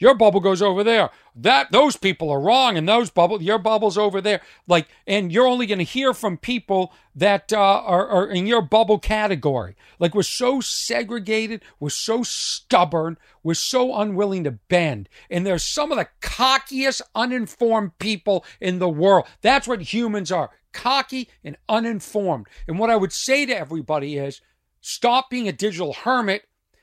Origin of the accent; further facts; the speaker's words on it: Lexington, Massachusetts, United States; I live in a small town. I grew up in Lexington, Mass. Everything was Lexington, Mass.